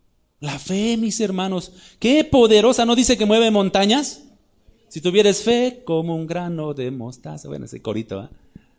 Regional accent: Mexico; sí soy mexicano y sí amo a mi patria y amo a mi gente

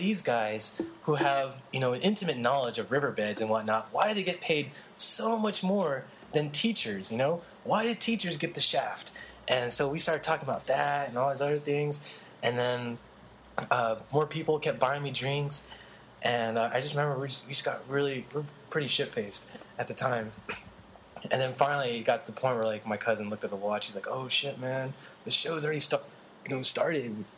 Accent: Philippines; because my cousin and I, we're Filipino

